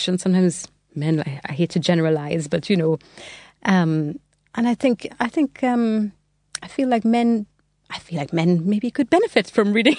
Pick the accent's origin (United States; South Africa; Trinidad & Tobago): Trinidad & Tobago; for me growing up in Trinidad, that I also was able to enjoy this book